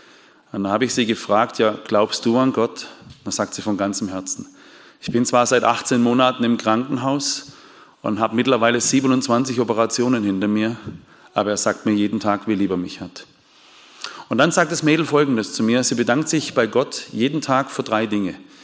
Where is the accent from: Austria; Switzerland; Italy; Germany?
Germany; Bopfingen, Baden-Württemberg; ich komme aus Bopfingen, ja, ist am Rande der Schwäbischen Alb, am Rande vom Ries.